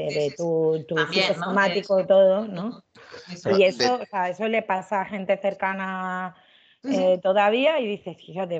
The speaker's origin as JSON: {"language": "Spanish", "region": "Extremadura", "country": "Spain", "said": "encima yo soy extremeña y también tengo una hermana profesora de secundaria en Extremadura"}